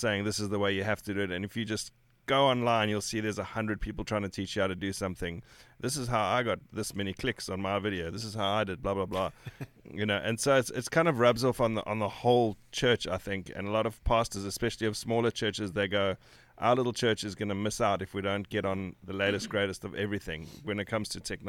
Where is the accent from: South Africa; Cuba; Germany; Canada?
South Africa; now in United States; I come from South Africa, so coming into America in the first place, just to live here